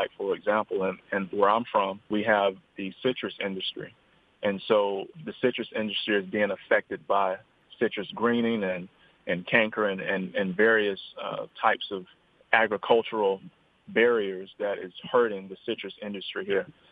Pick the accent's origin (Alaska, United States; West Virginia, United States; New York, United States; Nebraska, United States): West Virginia, United States; because growing up in Hardy County, I didn't really have a whole lot of access to individuals who were in the fields of science, politics, medicine, engineering.